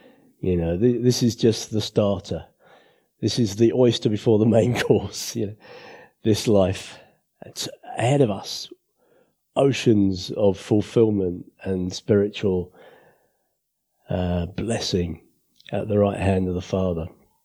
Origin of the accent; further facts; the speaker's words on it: Orpington, London, United Kingdom; I grew up in Orpington, not too far, just the other side of the M25, over the other end of the A2 or so.